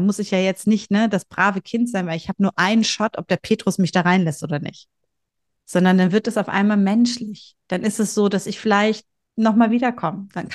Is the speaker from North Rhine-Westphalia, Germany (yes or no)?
yes; Bielefeld, North Rhine-Westphalia, Germany; born there; also ich bin in Bielefeld geboren